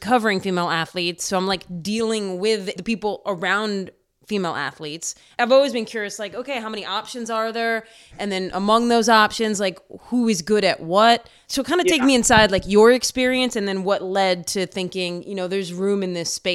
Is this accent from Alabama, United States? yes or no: no; Baltimore, Maryland, United States; Yeah, I'm from Baltimore.